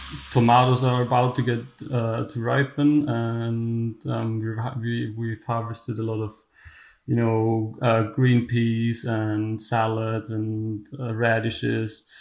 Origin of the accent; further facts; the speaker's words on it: Austria; English is a second language; I come from Austria. I live in the east of Austria and I run a small vegetable farm, a market garden.